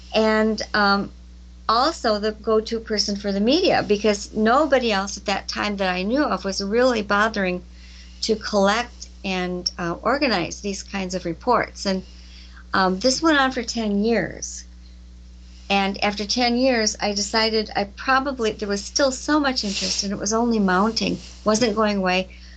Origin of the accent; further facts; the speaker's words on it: Elkhorn, Wisconsin, United States; right outside of my hometown of Elkhorn, Wisconsin.